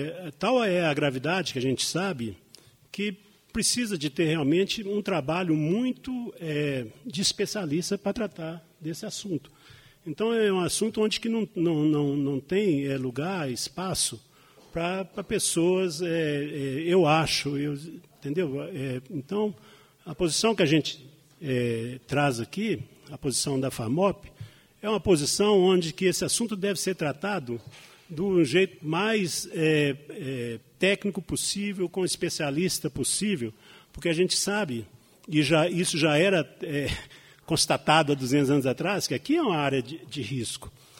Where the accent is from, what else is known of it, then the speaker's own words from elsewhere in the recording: Passagem de Mariana, Minas Gerais, Brazil; eu sou de Passagem de Mariana. E lá também tem uma mineração, a Talha Aberta, que chama esse tipo de mineração, né, no Morro Santo Antônio, onde que eu fui criado.